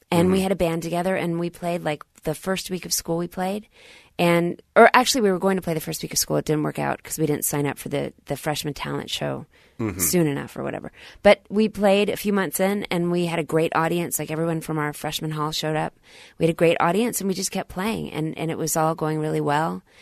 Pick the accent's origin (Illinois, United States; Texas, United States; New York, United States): Texas, United States; Dallas; I grew up in Dallas, Texas.